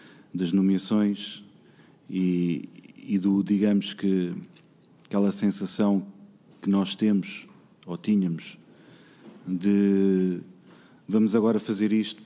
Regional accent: Portugal; todos nós somos portugueses

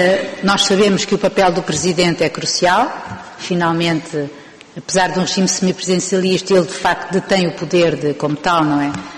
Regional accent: Spain; Portuguese is a second language; Como membro de Espanha, como espanhol, tenho com certeza uma acuidade acrescida sobre esse problema.

